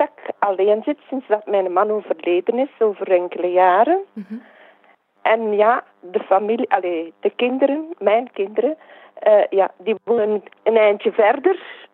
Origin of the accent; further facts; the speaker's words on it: Buggenhout, Flanders, Belgium; born there; also born or lived in Antwerp; Mijn geboortestreek is Buggenhout.